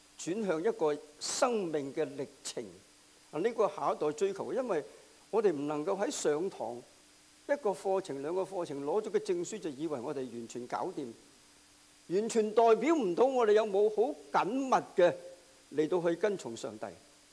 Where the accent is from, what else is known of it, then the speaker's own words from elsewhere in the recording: China; 这个呢是由内到外，由我们中国人或者是中国大陆出来所讲的说话